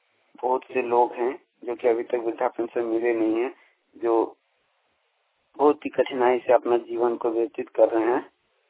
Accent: Mahagama, Jharkhand, India; मैं ग्राम पोस्ट लाठी थाना महागमा जिला गोड्डा करने वाला झारखंड से।

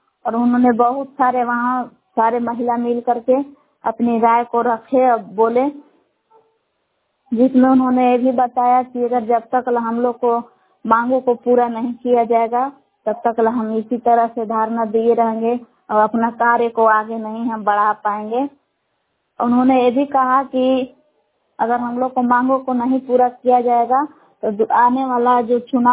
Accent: Belaon, Bihar, India; ग्राम बेलाव जिला कैमूर बघुआ का निवासी हूँ।

